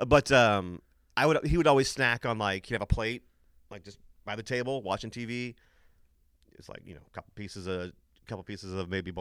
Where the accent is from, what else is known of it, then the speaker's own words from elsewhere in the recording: Springfield, United States; Growing up in Springfield is just kind of the law.